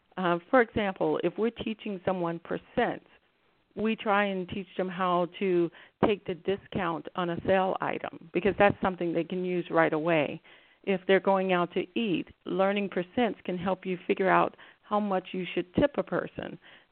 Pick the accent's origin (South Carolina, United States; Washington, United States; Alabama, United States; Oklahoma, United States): Alabama, United States; Birmingham; I grew up in Birmingham, Alabama, and my parents migrated from southern Alabama to Birmingham